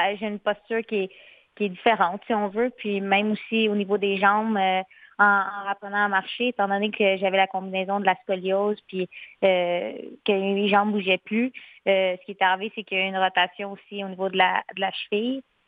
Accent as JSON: {"language": "French", "town": "Saint-Sauveur", "region": "Quebec", "country": "Canada", "said": "En fait, moi, je viens de Saint-Sauveur, puis j'ai 20 ans."}